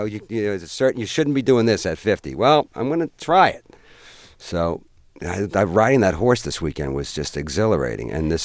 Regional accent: Ireland; But then again, I'm Irish, so you never know.

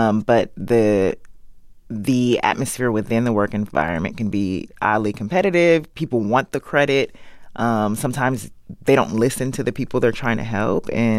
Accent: Maryland, United States; no one cared that I came from Maryland

